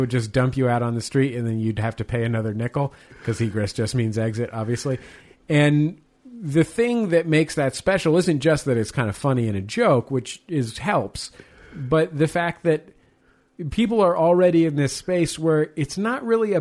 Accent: San Francisco, California, United States; now in Los Angeles, United States; I live in Los Angeles, right? I've lived here for basically 5 years now. I'm from San Francisco, so you can imagine how I feel about it in general.

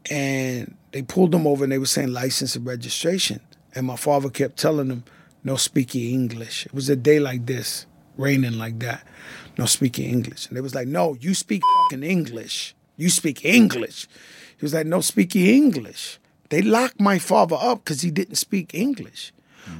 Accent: Bronx, New York, United States; I grew up in the Bronx, not on the other side of town. I grew up where hip-hop was born.

